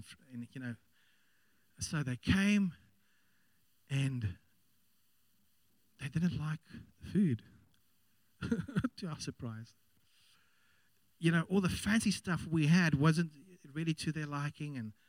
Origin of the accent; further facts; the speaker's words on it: Randburg, Gauteng, South Africa; You know, I grew up in Randburg, and in Randburg, it worked like this in the entire neighborhood.